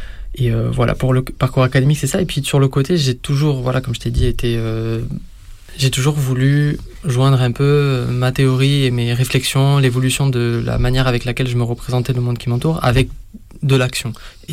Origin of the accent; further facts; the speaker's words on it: Toulouse, Occitanie, France; parce que moi, je viens de Toulouse, hein, ma famille est là-bas.